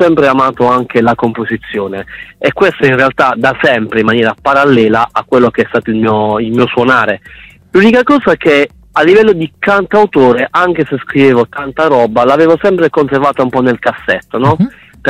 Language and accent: Italian; Apulia, Italy; tratta le origini della mia terra, il Gargano